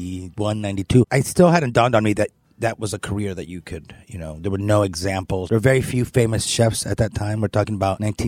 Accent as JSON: {"language": "English", "country": "Venezuela", "tie": "born or raised there", "said": "On the weekends, it would either be a barbecue."}